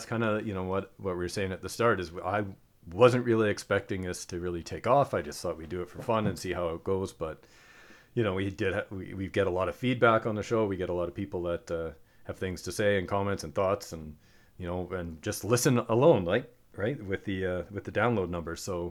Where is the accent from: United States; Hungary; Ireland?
Ireland; Yes, I'm Irish